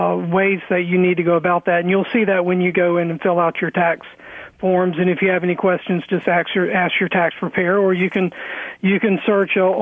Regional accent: Mobile, Alabama, United States; As a born and raised in Mobile hometown boy, it's great to be on y'all's station.

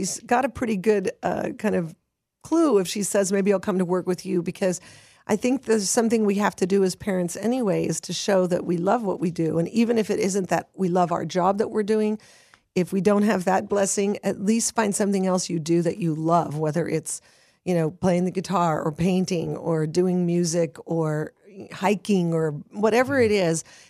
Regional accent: Hollywood, California, United States; And when I was growing up, I grew up in Hollywood, California.

